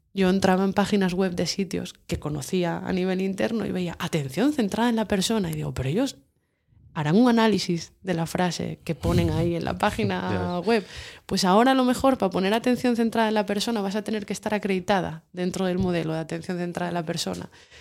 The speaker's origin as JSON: {"language": "Spanish", "town": "Santa Bárbara", "region": "Asturias", "country": "Spain", "tie": "born or raised there", "said": "En mi pueblo, hombre, por Dios, Santa Bárbara bendita. Santa Bárbara, yo vivo en el Corralón."}